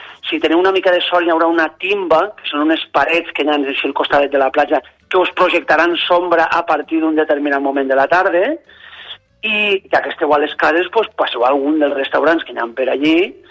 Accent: Ulldecona, Catalonia, Spain; Primer i principal, vos portaria al meu poble, Ulldecona.

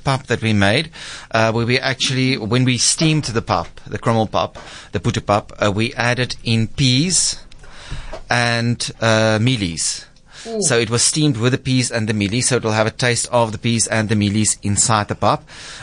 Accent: Klerksdorp, North West, South Africa; born there; I was born in Clarksdorp in the northwest, but I grew up that side of the world.

